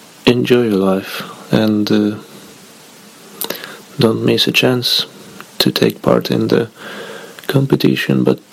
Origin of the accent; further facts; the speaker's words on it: Russia; English is a second language; moved away as an adult; now in Norway; because I'm living in Norway now, which is quite logical, since I'm discussing this. And originally I'm from Russia, and I'm working in Norway temporarily.